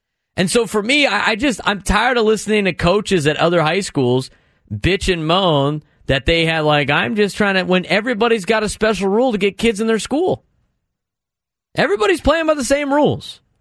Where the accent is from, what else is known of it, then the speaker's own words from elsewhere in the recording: San Diego, California, United States; I grew up in Scripps Ranch.